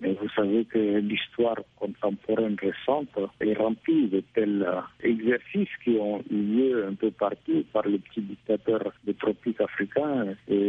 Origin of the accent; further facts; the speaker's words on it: Chad; L'histoire de la primature chez nous au Tchad est arrivée avec les accords de Khartoum